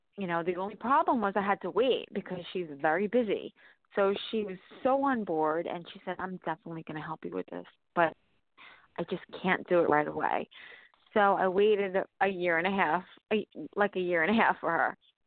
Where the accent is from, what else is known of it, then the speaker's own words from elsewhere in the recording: Staten Island, New York, United States; I guess I was so close and connected to the case growing up in Staten Island, going to school with Holly Ann Hughes